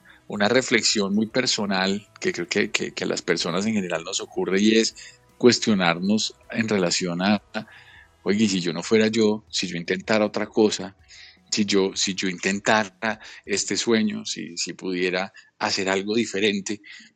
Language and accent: Spanish; Colombia; porque nosotros somos colombianos y entonces debería ser en español.